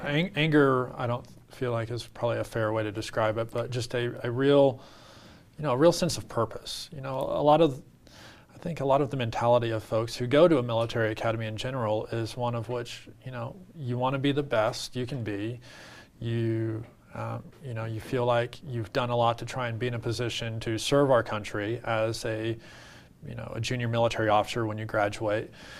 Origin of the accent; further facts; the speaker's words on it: Arkansas, United States; And I had been raised as an oldest of five kids in a fairly small town in Arkansas.